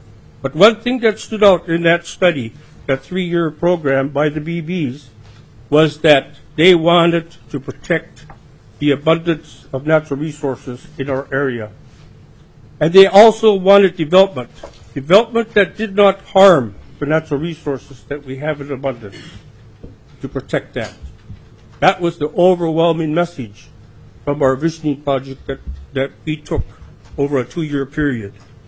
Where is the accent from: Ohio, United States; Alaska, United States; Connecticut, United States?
Alaska, United States; Portage Creek; I grew up on the Nooshigak River in the village of Portagequick. Our family lived a subsistence lifestyle, and we depended on natural resources to survive.